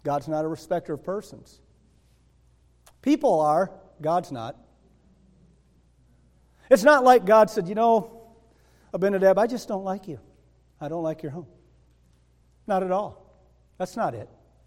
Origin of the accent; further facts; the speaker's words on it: Michigan, United States; No, I'm teasing. I'm from Michigan.